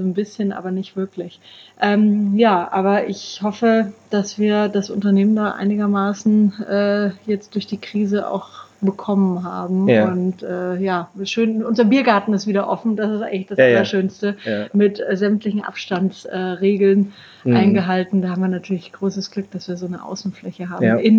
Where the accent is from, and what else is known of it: Bavaria, Germany